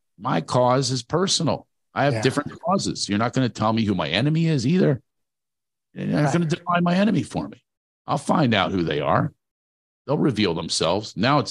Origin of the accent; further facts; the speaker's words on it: Philadelphia, Pennsylvania, United States; It was a summit for volunteerism, it was called, and in Philadelphia, my hometown.